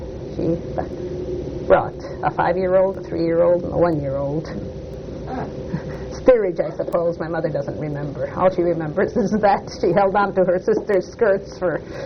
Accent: Detroit, Michigan, United States; born there; Well, I was born in Detroit, Michigan.

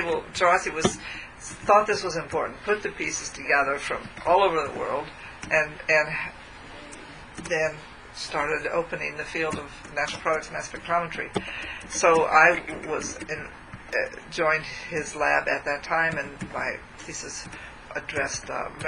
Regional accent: Nebraska, United States; I think being growing up in Nebraska, I didn't ever consider the government as an employer.

